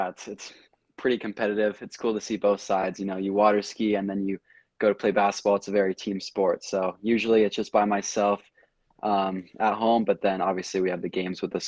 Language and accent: English; Corvallis, Oregon, United States; We grew up in Corvallis, Oregon, which is like 2 hours south of Portland.